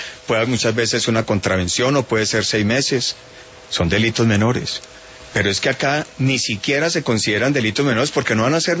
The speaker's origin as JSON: {"language": "Spanish", "town": "Pensilvania", "region": "Caldas", "country": "Colombia", "tie": "born or raised there", "said": "Pensilvania, mi pueblo, sufrió como pocos el Frente 47 de las FARC."}